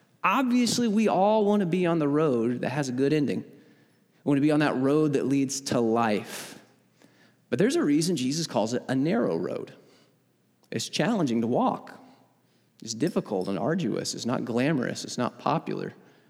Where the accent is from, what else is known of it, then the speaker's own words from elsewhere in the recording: Salem, Illinois, United States; I said, well, I'm from Salem, Illinois. That's where I grew up, southern part of the state.